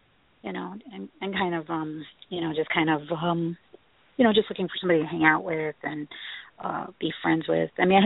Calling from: Chicago, Illinois, United States

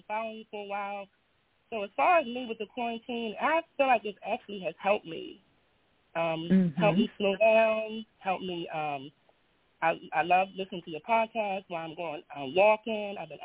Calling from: Baltimore, Maryland, United States; I'm calling from Baltimore, Maryland.

